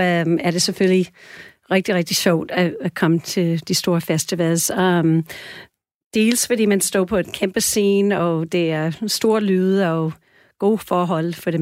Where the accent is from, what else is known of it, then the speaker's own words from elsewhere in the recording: New York, United States; Danish is a second language; vi boede cirka 1,5 til 2 timer væk fra Woodstock i New York State, hvor jeg voksede op